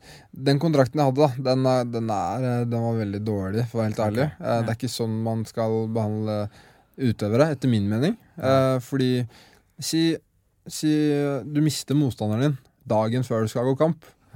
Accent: Skien, Vestfold og Telemark, Norway; Og det er jo Skien vi startet i, der jeg vokste opp.

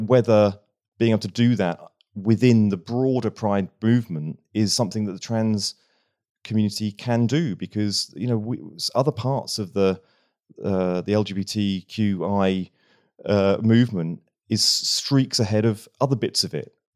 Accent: Bognor Regis, South East England, United Kingdom; I grew up in Bognor Regis.

